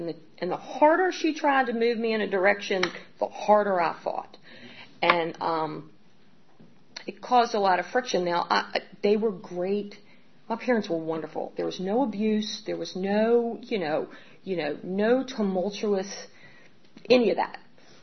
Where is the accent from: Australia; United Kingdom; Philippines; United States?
United States; Richmond, Virginia; born there; I was born in Richmond, Virginia. I was adopted.